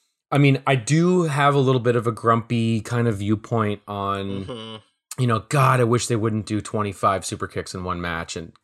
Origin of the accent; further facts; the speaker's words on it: Minneapolis, Minnesota, United States; You know, I grew up in Minneapolis, and I remember literally taking the bus to the Mall of America